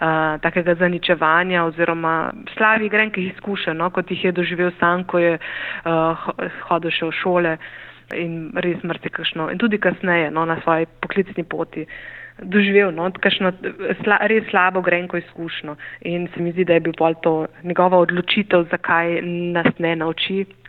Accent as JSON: {"language": "Slovenian", "town": "Novo Mesto", "region": "Lower Carniola", "country": "Slovenia", "tie": "born or raised there", "lives_now": "Ljubljana, Slovenia", "said": "prihajam z Dolenjske, z Novega mesta. Tam sem preživela so svojo mladost, končala srednjo šolo, potem pa me je pot zanesla v Ljubljano, glavno mesto, na študij zgodovine in pa sociologije"}